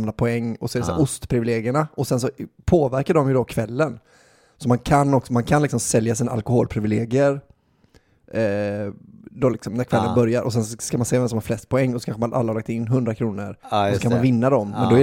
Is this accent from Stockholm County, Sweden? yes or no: no; Gothenburg, Västra Götaland County, Sweden; jag är ändå typ från Göteborg.